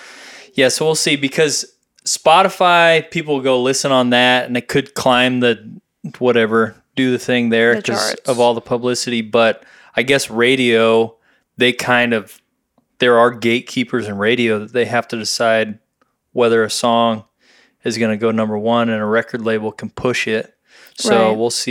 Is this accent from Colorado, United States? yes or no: yes; Denver, Colorado, United States; now in Nashville, United States; I'm from Denver, Colorado.